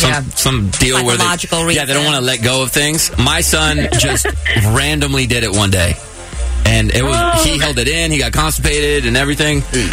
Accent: Texas, United States; As a Texan, I did something wrong yesterday.

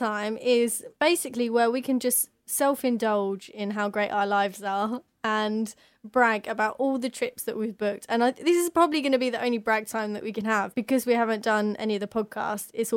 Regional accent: England, United Kingdom; he is from Moldova, but we're English.

